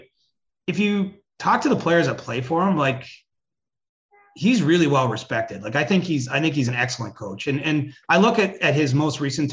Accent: Canada; I'm Canadian

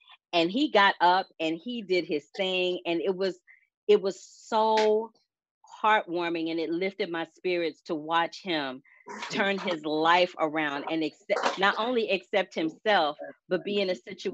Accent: St. Louis, Missouri, United States; when I was growing up in St. Louis, Missouri

